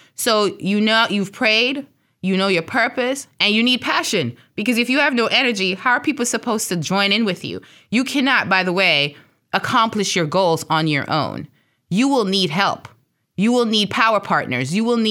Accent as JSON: {"language": "English", "country": "Jamaica", "said": "You know, the country that I'm from, you know, I'm from Jamaica."}